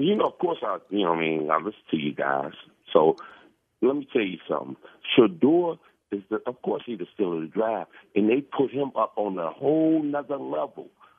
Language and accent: English; Chicago, Illinois, United States; moved away as an adult; I'm from Chicago, man. I've been here 20 years, but I'm from Chicago.